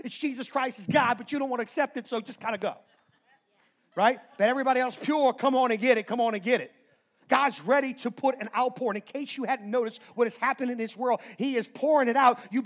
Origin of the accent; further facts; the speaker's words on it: Chalmette, Louisiana, United States; I got a little something the way I walk, and I'm from Chalmette, you know. Right? You know, I drank that refinery water all my life.